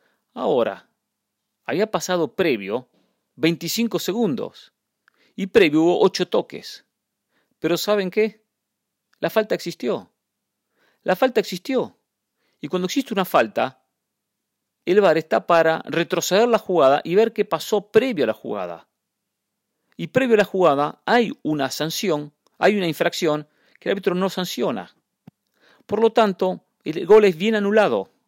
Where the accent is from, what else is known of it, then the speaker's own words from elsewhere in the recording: Argentina; Y lo digo como argentino.